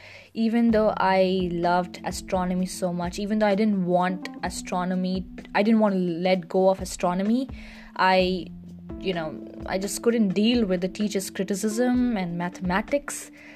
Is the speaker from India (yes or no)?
yes; India; English is a second language; By the way, if you find my accent funny, well, letting you know, I'm an Indian, and well, I've gotten that a lot, so many people find my accent funny